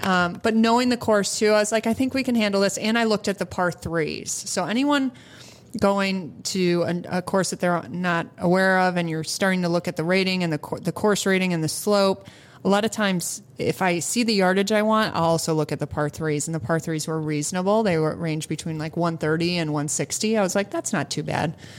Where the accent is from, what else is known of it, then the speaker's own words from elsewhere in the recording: Rochester, New York, United States; I was just in Rochester. I'm born and raised in Rochester, and my kids are going to camp there this summer in New York.